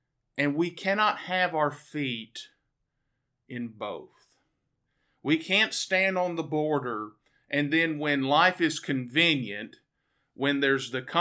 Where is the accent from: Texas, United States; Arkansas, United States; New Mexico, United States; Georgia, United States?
Arkansas, United States; Pine Bluff; I'm quickly reminded of, I grew up in Pine Bluff, Arkansas.